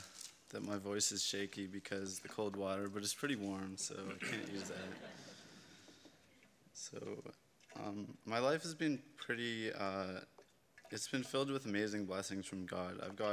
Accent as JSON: {"language": "English", "region": "Ontario", "country": "Canada", "tie": "born or raised there", "also_born_or_lived": "St. Catharines", "said": "I was born in St. Catharines, Ontario, and lived there until I was about 6 when we moved up here to the Sioux."}